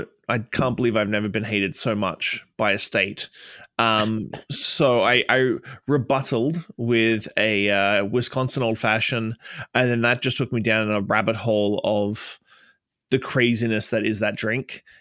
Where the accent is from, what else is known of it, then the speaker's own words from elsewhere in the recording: Australia; now in Canada; I'm from the far west side of Canada. I'm a transplant from Australia. I've been here 15 years, but for some reason my accent won't wane regardless of how long I'm here.